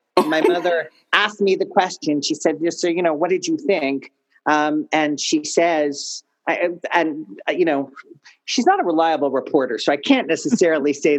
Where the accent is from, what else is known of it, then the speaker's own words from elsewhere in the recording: New York City, New York, United States; I grew up in New York City, and I was very lucky to be taken to the theater from a very, very, very small age.